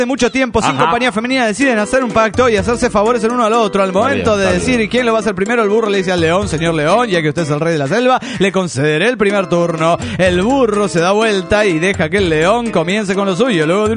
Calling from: Tuxtla Gutiérrez, Chiapas, Mexico; de Tuxtla Gutiérrez, Chiapas.

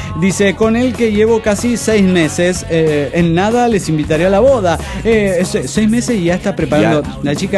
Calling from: Mexico City, Mexico; Soy el demonio del DF mexicano.

